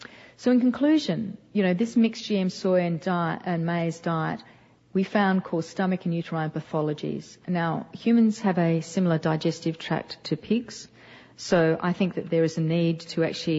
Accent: Australia; as an Australian, I know the United States government lectures other countries

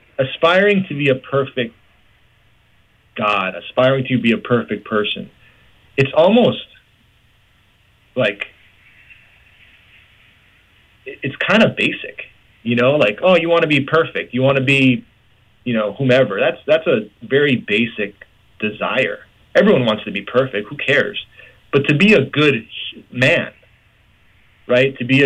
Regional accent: Moloa'a, Hawaii, United States; I was always told, kind of flippantly, that we were just limu pickers from Kola. Like, we're just from Molo'a, we're nobody.

